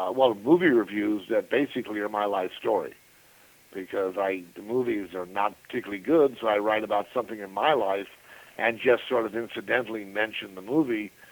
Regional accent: Culver City, California, United States; the theater I went to when I was a kid growing up in Culver City at the Vista Del Mar, the home that I lived in.

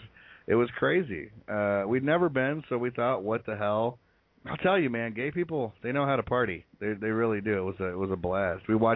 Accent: Wisconsin, United States; I'm from Wisconsin, which, you know, is basically Canada.

